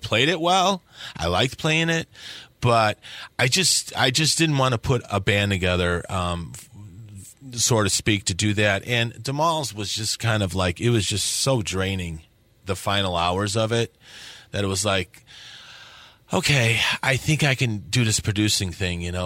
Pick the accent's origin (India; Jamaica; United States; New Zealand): United States; Chicago, Illinois; You know, I grew up in Chicago. I grew up with, like, the best musicians around.